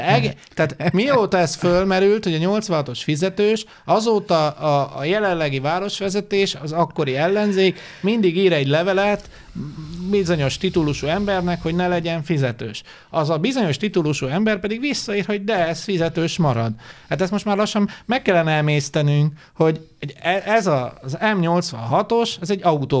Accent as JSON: {"language": "Hungarian", "country": "Hungary", "said": "Magyarok vagyunk."}